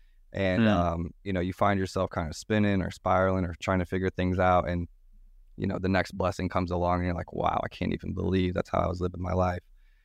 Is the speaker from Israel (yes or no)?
no; British Columbia, Canada; being from British Columbia